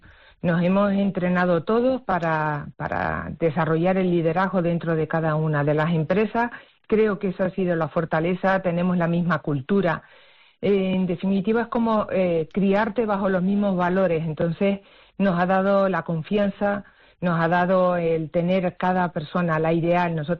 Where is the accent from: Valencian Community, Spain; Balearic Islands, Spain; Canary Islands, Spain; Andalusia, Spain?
Canary Islands, Spain; creyéndonos que aún siendo de Canarias, de islas, tan lejos de Europa, nos podían reconocer a nivel mundial